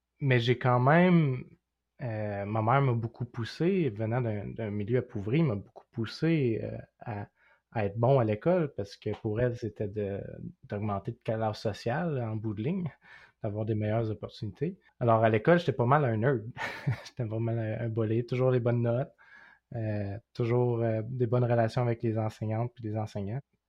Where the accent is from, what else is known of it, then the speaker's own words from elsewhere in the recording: Gatineau, Quebec, Canada; J'ai grandi à Gatineau, c'est là que j'ai étudié.